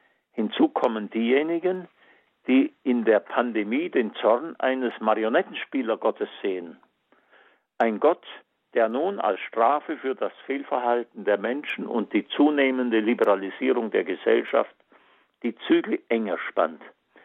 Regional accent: Bavaria, Germany; in meiner Heimatstadt im Unterallgäu

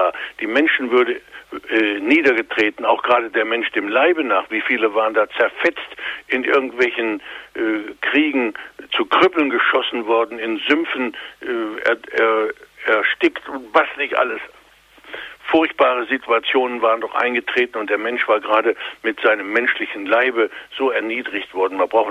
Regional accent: Göttingen, Lower Saxony, Germany; Ich bin nämlich in der Universitätsstadt Göttingen zur Schule gegangen und die ist ganz überwiegend protestantisch.

